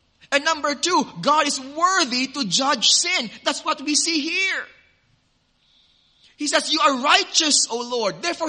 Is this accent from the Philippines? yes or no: yes; Philippines; As a Filipino, we are so proud of her